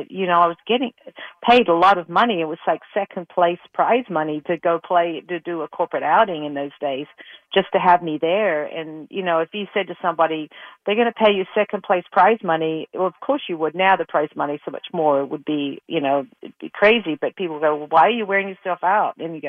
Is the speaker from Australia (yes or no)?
yes; Australia; I came from Australia